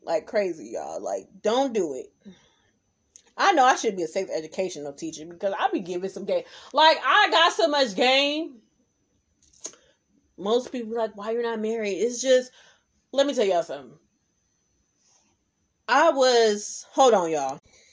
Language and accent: English; Oakland, California, United States; Especially growing up in Oakland, California. Just the Bay Area, period.